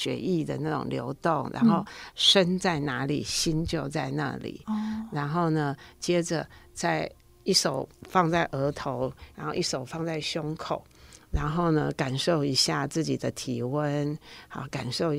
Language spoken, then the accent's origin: Chinese; Hualien, Hualien County, Taiwan; 我们花莲人嘛，刚开始嘛哈、我们习惯了